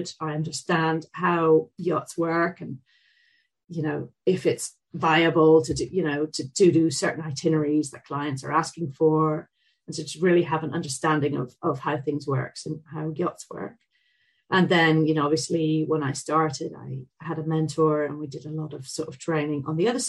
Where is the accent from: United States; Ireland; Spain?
Ireland; also born or lived in Dublin / Belfast / Southampton / Bermuda; I'm originally from Ireland. I grew up between Dublin and Belfast. And then I went off to university to study oceanography in the UK, in Southampton.